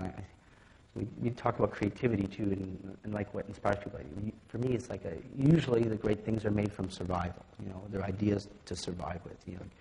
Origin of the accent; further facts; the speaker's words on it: Quebec, Canada; I sell more records here because I'm from Quebec than any other place in the world.